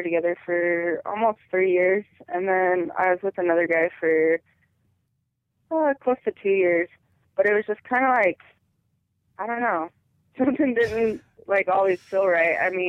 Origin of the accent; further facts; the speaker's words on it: Colorado, United States; Colorado.